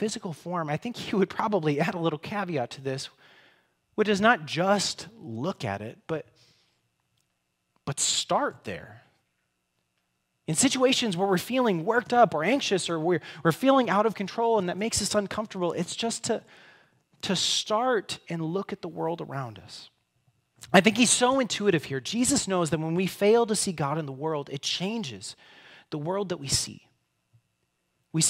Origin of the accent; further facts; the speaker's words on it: Rapid City, South Dakota, United States; I grew up in Rapid City, so out in the Black Hills.